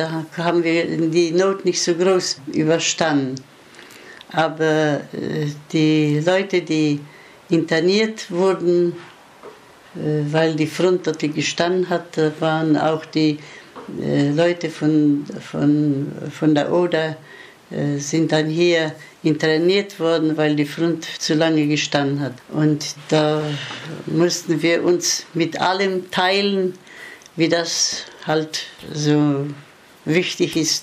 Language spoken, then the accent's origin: German; Raschau, Saxony, Germany; born there; bin geboren in Raschau 1928 und bin Witwe und Rentnerin.